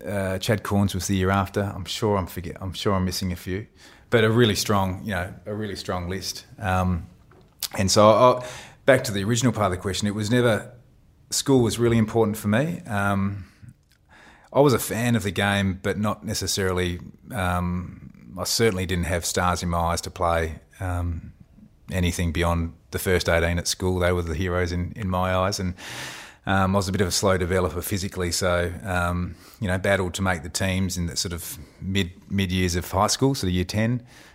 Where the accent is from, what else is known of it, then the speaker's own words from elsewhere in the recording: Adelaide, South Australia, Australia; And growing up in Adelaide, for me, that was sort of like the mid-80s.